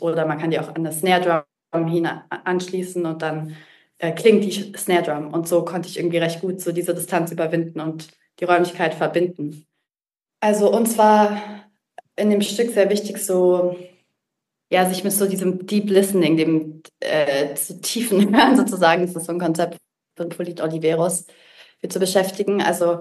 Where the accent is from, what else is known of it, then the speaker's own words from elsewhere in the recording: Munich, Bavaria, Germany; also born or lived in Lucerne; now in Bern, Switzerland; ich komme aus Deutschland ursprünglich, aus München und lebe jetzt seit einigen Jahren in der Schweiz, erst in Luzern, wo ich noch Jazzstudium und freie Improvisation gemacht habe. Und jetzt bin ich seit eineinhalb Jahren in Bern